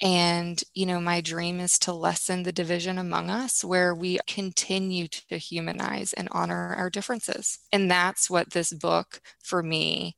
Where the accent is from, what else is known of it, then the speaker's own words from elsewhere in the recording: Tulsa, Oklahoma, United States; I grew up in Tulsa, Oklahoma. We are one of the few Jewish families on the street in our neighborhood